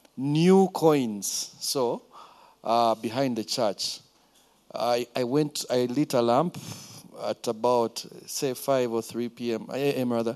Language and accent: English; Kampala, Central Region, Uganda; English is a second language; When I was young, I grew up in Bukoto, Mulimira zone around there. So I used to walk to Nakasero Primary and back